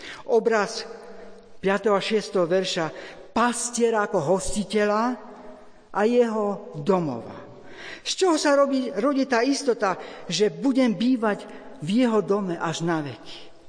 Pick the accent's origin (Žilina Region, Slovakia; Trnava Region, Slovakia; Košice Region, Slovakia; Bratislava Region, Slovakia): Košice Region, Slovakia; Jenkovce; Keď som teraz v maji po 6 rokoch navštívil moje rodisko domov v Jenkovciach